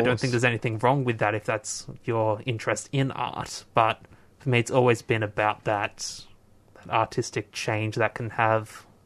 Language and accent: English; Tasmania, Australia; moved away as an adult; I come originally from Tasmania. Moved here to study at the National Drama School last year.